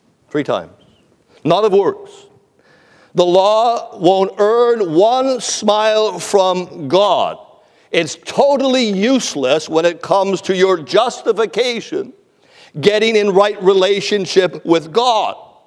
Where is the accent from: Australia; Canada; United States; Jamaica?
Canada; also born or lived in British Columbia / Ontario; I'm a Canadian, and I'm not embarrassed to say that, but I lived in northern British Columbia.